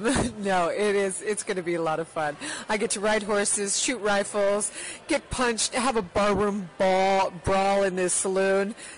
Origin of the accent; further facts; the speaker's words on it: Boulder, Colorado, United States; I'm from Boulder, Colorado. I grew up right